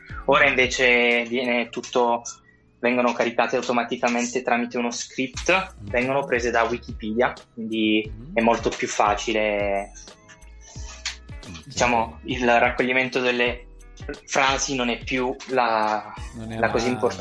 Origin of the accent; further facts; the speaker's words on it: Basilicata, Italy; now in Trento, Italy; vengo principalmente dalla Basilicata, ma attualmente sto studiando a Trento, quindi ho accento strano per questo motivo.